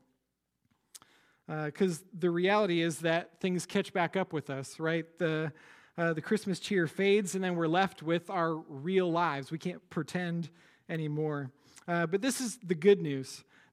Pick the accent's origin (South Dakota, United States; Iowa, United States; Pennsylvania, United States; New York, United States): Iowa, United States; now in New Jersey, United States; Like, I'm from Iowa, and so I'm kind of used to that.